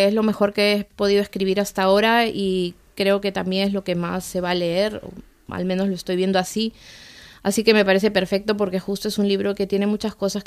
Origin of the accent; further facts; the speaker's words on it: Peru; Yo soy una autora peruana que, como tantas personas, debe recurrir a pasaportes del primer mundo como medida de protección para cruzar fronteras